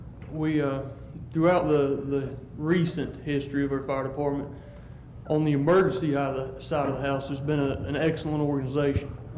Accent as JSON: {"language": "English", "town": "Weaverville", "region": "North Carolina", "country": "United States", "said": "I'm from Weaverville, North Carolina."}